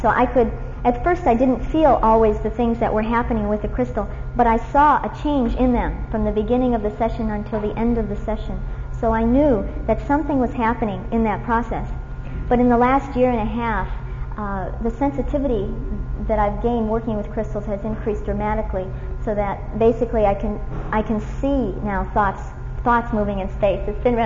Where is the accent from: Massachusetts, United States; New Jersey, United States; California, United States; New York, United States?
California, United States; Nevada City; I come from Nevada City, California.